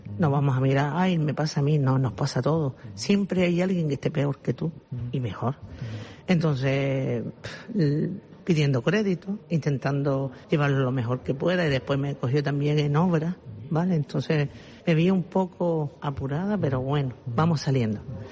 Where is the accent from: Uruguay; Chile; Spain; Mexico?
Spain; Arucas, Canary Islands; Y soy de Arucas. Y llevo Arucas en el corazón.